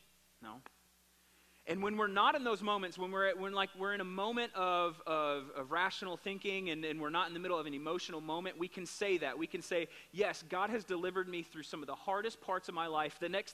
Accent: Florida, United States; I'm a Florida State Seminoles fan. I'm from Florida.

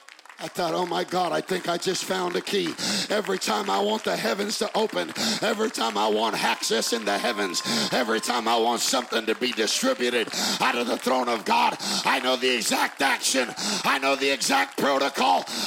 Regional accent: Texas, United States; And here I come from Texas. With some southern hospitality

